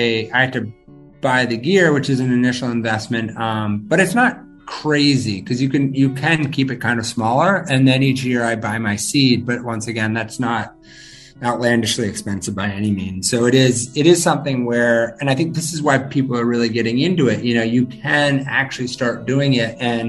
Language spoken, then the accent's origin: English; Vermont, United States; also born or lived in Maine; I grew up spending my summers here. As I mentioned at the beginning, I'm actually from Vermont, but spending summers here.